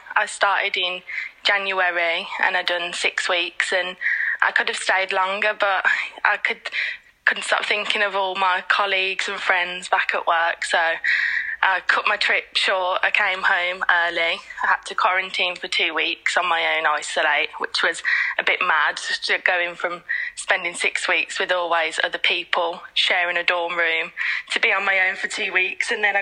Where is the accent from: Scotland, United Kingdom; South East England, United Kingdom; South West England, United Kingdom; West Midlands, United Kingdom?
West Midlands, United Kingdom; Birmingham; I'm from Birmingham. I work at Heartlands Hospital in Birmingham.